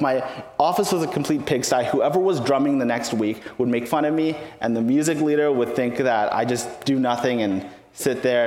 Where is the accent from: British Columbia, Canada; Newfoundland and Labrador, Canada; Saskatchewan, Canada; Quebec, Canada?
British Columbia, Canada; Vancouver; growing up in Vancouver as a young person, it is popular to be anything but a Christian.